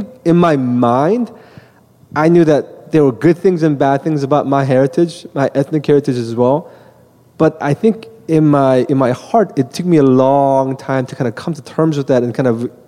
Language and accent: English; East Coast, United States; now in Los Angeles, United States; I'm from East Coast, I grew up there